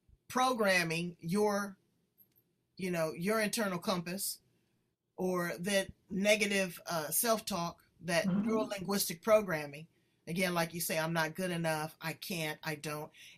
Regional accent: Los Angeles, California, United States; I'm from LA.

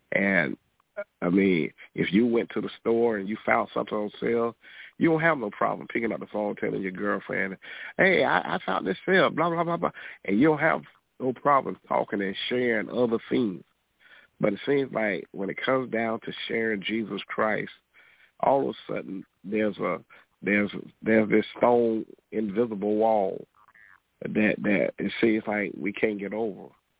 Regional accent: United States; That don't change the fact that I'm American. That don't change the fact. I don't throw away I'm American because that there's still prejudice in my society.

